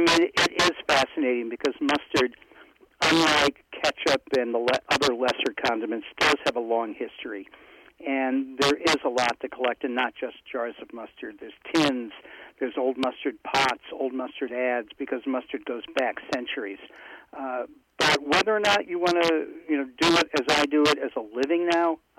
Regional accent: New England, United States; my beloved Red Sox, I'm from New England, so of course I'm a Red Sox fan.

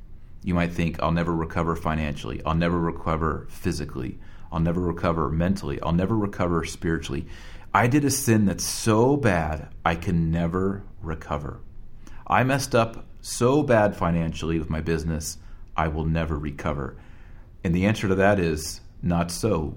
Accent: United States; I can only really speak from my own cultural context as an American.

